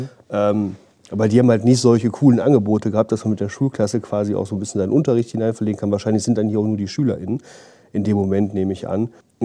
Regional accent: Dormagen, North Rhine-Westphalia, Germany; Ja, ich bin in Dormagen aufgewachsen. Das liegt zwischen Köln und Düsseldorf.

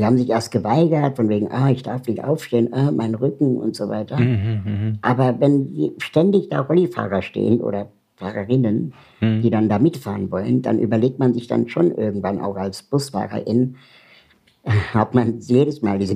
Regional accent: Berlin, Germany; ich komme aus Berlin

